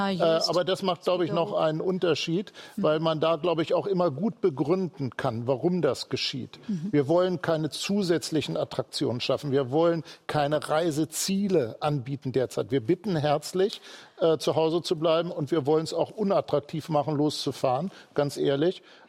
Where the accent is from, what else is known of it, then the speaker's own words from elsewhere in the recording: Hanover, Lower Saxony, Germany; Bei mir war es meine Heimatstadt Hannover.